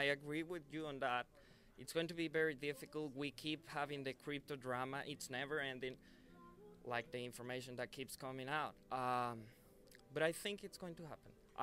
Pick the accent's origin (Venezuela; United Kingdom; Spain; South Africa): Venezuela; English is a second language; now in United States; I'm living in Illinois, but I'm originally from Venezuela.